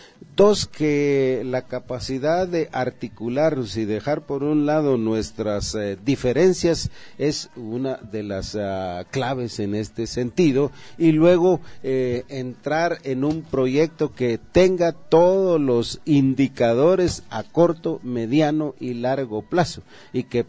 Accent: Guatemala; Nosotros en el 2015, como pueblo, como guatemaltecos, nos dejamos llevar

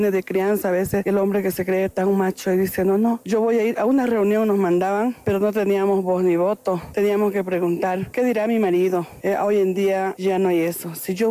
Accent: El Torno, Santa Cruz, Bolivia; yo vengo de Santa Cruz, de un municipio que se llama Municipio del Torno.

